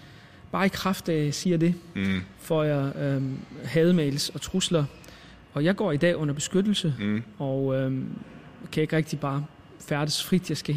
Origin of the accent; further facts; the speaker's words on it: North Denmark Region, Denmark; jeg er vokset op i Thy, langt væk fra islamisme